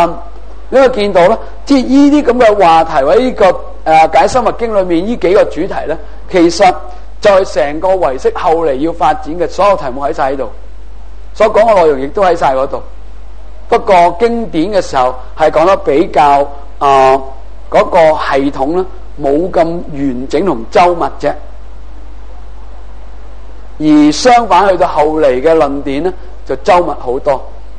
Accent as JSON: {"language": "Cantonese", "country": "China"}